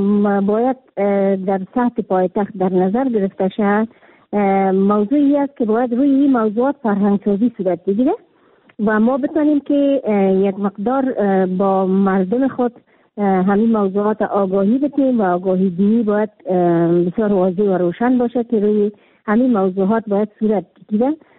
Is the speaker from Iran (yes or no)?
no; Kabul, Afghanistan; در شهر کابل، که خودم یک کابلی هستم